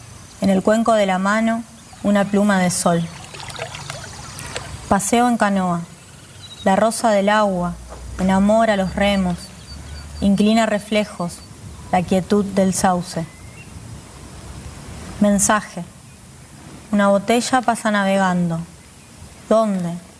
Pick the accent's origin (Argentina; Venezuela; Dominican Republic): Argentina; Santa Fe; yo soy de Santa Fe, de la ciudad de Santa Fe